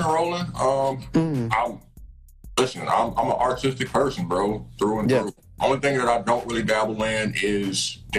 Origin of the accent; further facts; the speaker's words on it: Chicago, Illinois, United States; from Chicago.